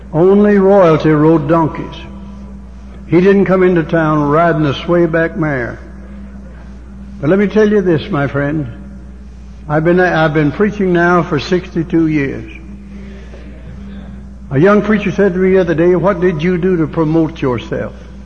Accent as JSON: {"language": "English", "town": "Big Hurricane Creek", "region": "West Virginia", "country": "United States", "tie": "born or raised there", "said": "I was born and reared on Big Hurricane Creek and baptized by a nephew of Devil Ann's Hatfield."}